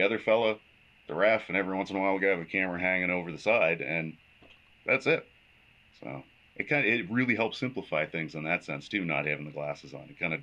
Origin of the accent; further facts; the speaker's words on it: Truro, Nova Scotia, Canada; also born or lived in Halifax; So I was born in Truro. I lived in Upper Stewiacke for the first couple of years of my life, and then I started school and went through most of school in the Musquodoboit Valley in Nova Scotia, and then moved to Halifax.